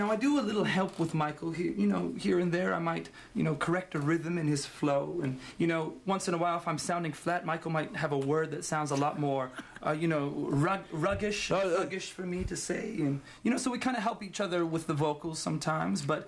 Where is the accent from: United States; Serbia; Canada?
Canada; British Columbia; Oh, we're from British Columbia.